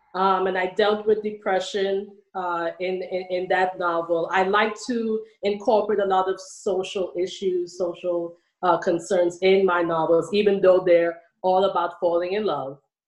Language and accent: English; Trinidad & Tobago; I am from the Caribbean, Trinidad and Tobago.